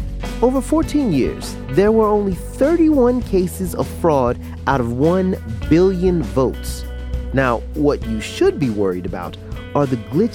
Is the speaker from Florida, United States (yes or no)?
yes; Florida, United States; Now, I'm from Florida, too